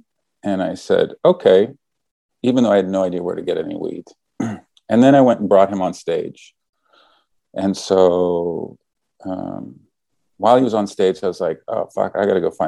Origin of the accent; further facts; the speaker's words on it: Canada; I'm also Canadian